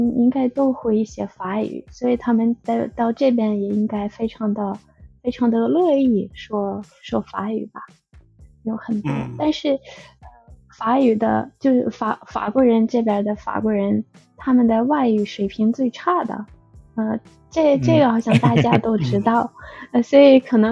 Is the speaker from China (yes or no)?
no; Russia; Chinese is a second language; 我是俄罗斯人，我不是美国人。